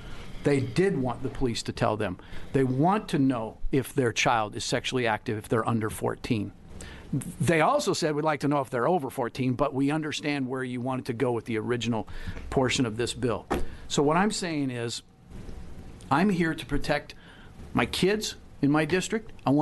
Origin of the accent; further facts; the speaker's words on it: Keizer, Oregon, United States; I met with a couple of high school girls from McNary, which is in Kaiser, my hometown, and their principal and the superintendent.